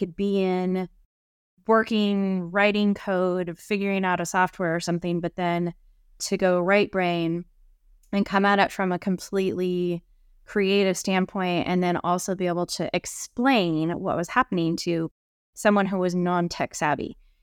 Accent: Idaho, United States; You know, I grew up here in Idaho in the mountains, and I am always out hiking or basically planting my butt somewhere in a river.

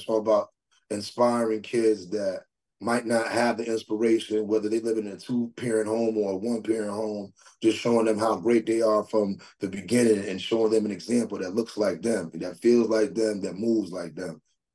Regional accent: Norwalk, Connecticut, United States; small Connecticut, small Norwalk. I'm from Norwalk, you know

